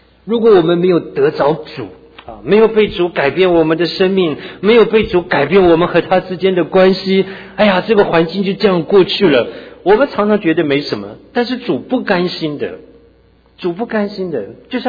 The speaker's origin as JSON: {"language": "Chinese", "town": "Anping", "region": "Tainan", "country": "Taiwan", "tie": "born or raised there", "said": "因为我从小在台湾安平长大，那安平是拜偶像很厉害的地方哈，安平台南。"}